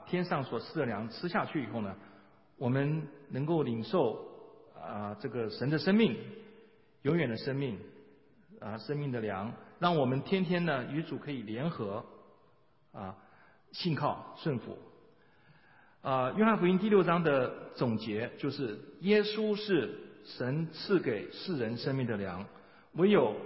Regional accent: Taiwan; 我是从台湾来的，我们在台湾现在还是见面呢，见到就说你吃饱没？

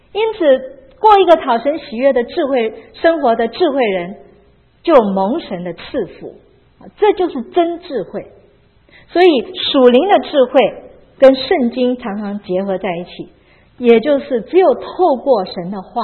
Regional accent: China; 这个我们中国人可能就比较了解这种观念，在东方的国家这种羞耻心 是比较有这种羞耻的观念

